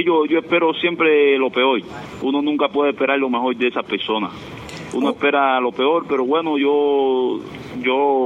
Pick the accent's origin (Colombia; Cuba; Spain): Cuba; yo como ciudadano cubano, no tengo el derecho